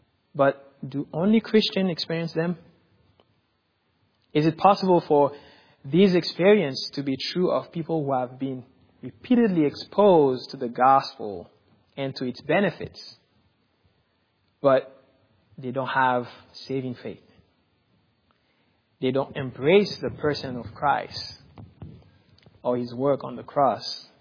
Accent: Haiti; I mean, I grew up in Haiti.

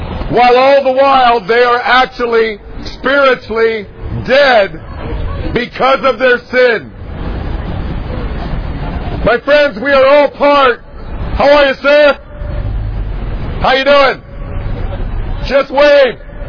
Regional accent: Pennsylvania, United States; I grew up in Pennsylvania too, but a little bit outside of here.

